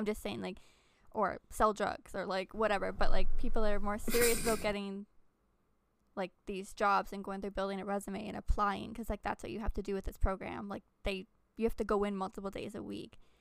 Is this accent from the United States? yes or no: no; Canada; what's the chance that I was born and raised in Canada?